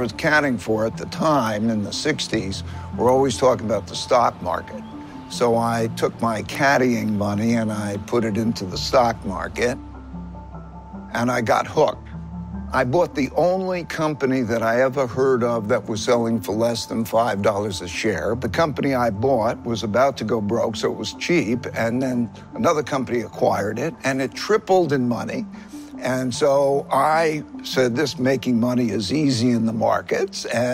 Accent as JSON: {"language": "English", "town": "Long Island", "region": "New York", "country": "United States", "tie": "born or raised there", "said": "I grew up on Long Island. My neighborhood was a bunch of houses next to each other, pretty small houses. So it was not a big place."}